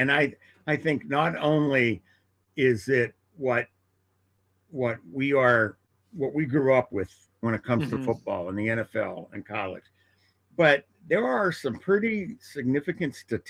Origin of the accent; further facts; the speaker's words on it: Pittsburgh, Pennsylvania, United States; I did some research because I grew up in Pittsburgh, open air stadium, Three Rivers